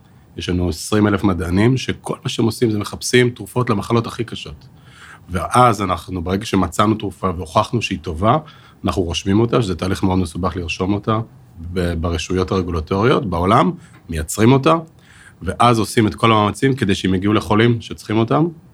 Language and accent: Hebrew; Ra'anana, Central District, Israel; אני במקור מרעננה